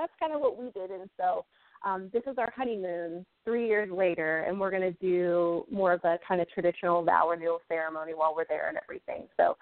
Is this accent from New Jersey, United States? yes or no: no; Texas, United States; also born or lived in Virginia; now in New York, United States; Yeah, you know, we came from Texas, then to Virginia, now to New York. We just keep going north.